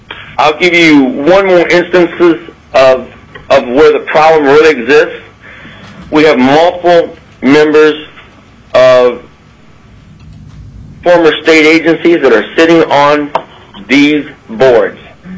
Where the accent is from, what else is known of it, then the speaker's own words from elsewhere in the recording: Anchorage, Alaska, United States; Okay. I'm from Anchorage.